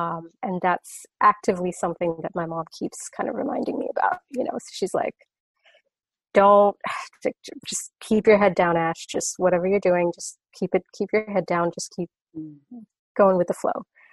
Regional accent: Singapore; now in United States; I'm not from this country. I'm not American. I'm from Singapore. So it's been one and a half years here in the US.

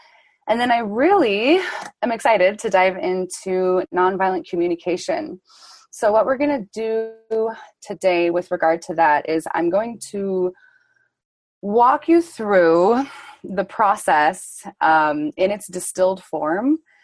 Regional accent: Sandpoint, Idaho, United States; And I'm currently in Sandpoint, Idaho, my hometown.

